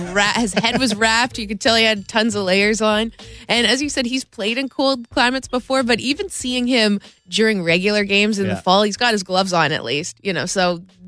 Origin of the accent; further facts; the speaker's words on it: Toronto, Ontario, Canada; born there; I was born in Toronto. I moved to Winnipeg for Fox Soccer Report, moved to Regina for CTV, been at Fox Sports One the last 3.5 years